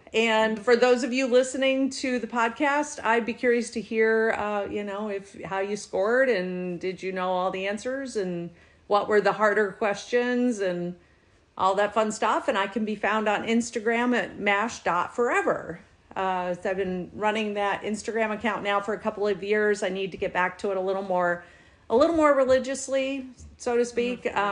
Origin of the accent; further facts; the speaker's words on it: Maine, United States; Penobscot River in Maine, where I went to high school. I believe my hometown high school was on the Penobscot River